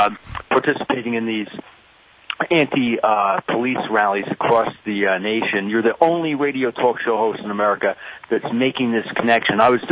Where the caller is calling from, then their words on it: Chatham, New Jersey, United States; I'm calling from Chatham, New Jersey.